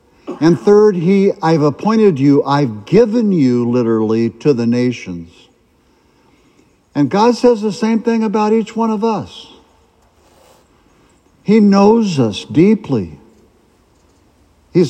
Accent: Nebraska, United States; I get updates daily from the Omaha World Herald. I'm from Nebraska, and so I get updates from the newspaper

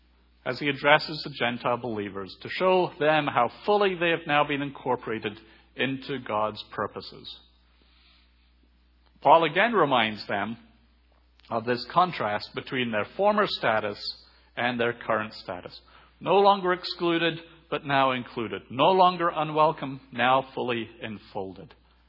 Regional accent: Thailand; growing up in Thailand

